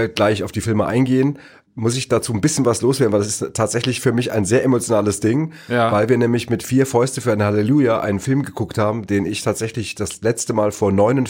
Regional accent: Neu-Isenburg, Hesse, Germany; Das war das Astoria-Kino in Neu-Isenburg, wo ich groß geworden bin.

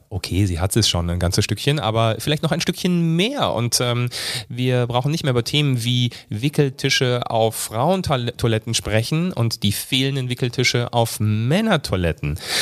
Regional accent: Rhineland, Germany; dann bin ich tatsächlich im Rheinland geboren und auch aufgewachsen. Die ersten 6 Jahre habe dort eine ganz tolle Zeit eigentlich verbracht.

